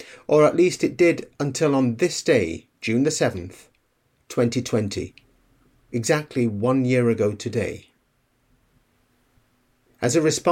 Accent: Yorkshire and the Humber, United Kingdom; I'd just turned 20 years old. I'm from Yorkshire

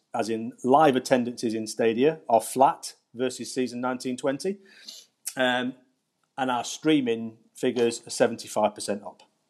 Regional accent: Stoke-on-Trent, West Midlands, United Kingdom; You know, I'm originally from Stoke-on-Trent myself, so it's a club I know well.

